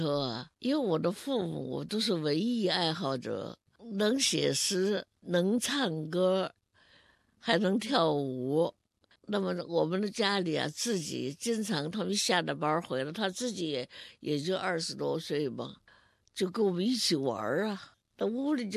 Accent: Huanggang, Hubei, China; 我的原籍是湖北黄冈专区。

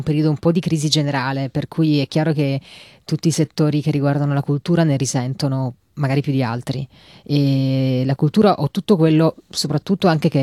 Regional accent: Turin, Piedmont, Italy; now in Rome, Italy; io sono solo nata lì, sono cresciuta però in Italia, a Torino, e ho fatto, insomma, tutte le scuole lì, e adesso vivo a Roma da 15 anni ormai

